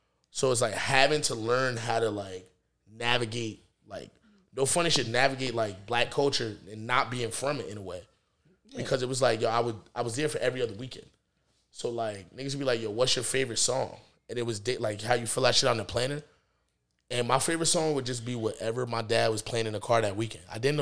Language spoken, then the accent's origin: English; South Brunswick, New Jersey, United States; also born or lived in Newark; I was the kid that grew up. I was raised in South Brunswick. I was born in Newark. Every other weekend I spent in East Orange, Newark, Irvington, whatever.